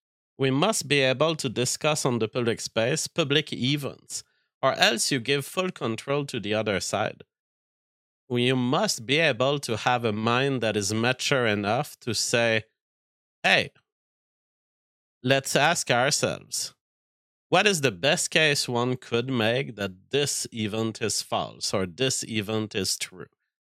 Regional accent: Canada; I won't get it because I'm a Canadian.

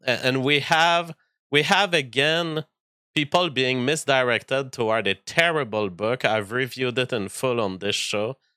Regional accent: Canada; you're going to see news that I talk about as a Canadian.

